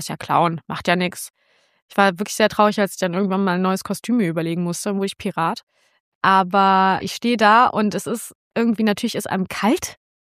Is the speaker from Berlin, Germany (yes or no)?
no; Cologne, North Rhine-Westphalia, Germany; Ich komme ja aus Nippes.